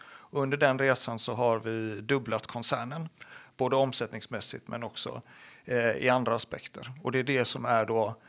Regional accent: Iceland; accent: Gothenburg; also born or lived in Gothenburg; now in Sweden; Så jag kommer från Island ursprungligen men har bott större delen av mitt liv i Sverige. Men en stor del i Göteborg var av min dialekt också.

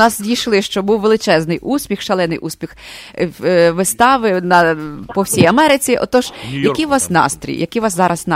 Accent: Lviv, Lviv Oblast, Ukraine; бо я з Львова

